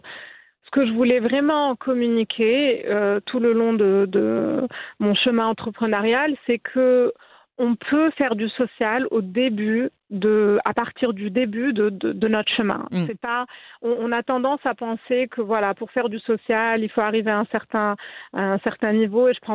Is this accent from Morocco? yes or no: yes; Morocco; also born or lived in United States; Moi, j'ai grandi au Maroc et en ayant fait un cursus francophone.